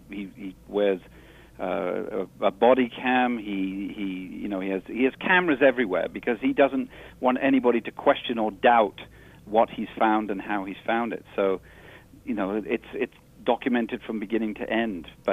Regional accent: London, United Kingdom; now in Canada; I'm from Canada, yes. Originally from London, England, but for the last 20 years or so, I've lived in the beautiful north.

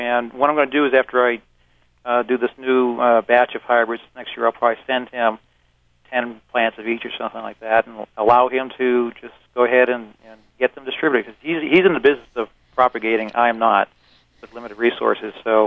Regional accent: Long Island, New York, United States; now in Shaker Heights, United States; the lawn has been a part of my life since I was a little kid growing up on Long Island.

